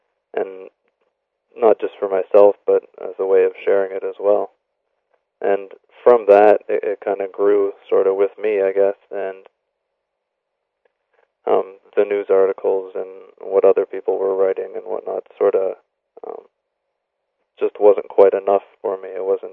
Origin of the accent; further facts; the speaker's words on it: Ontario, Canada; I've born and raised in Ontario, Canada, and I have a couple degrees in engineering and whatnot.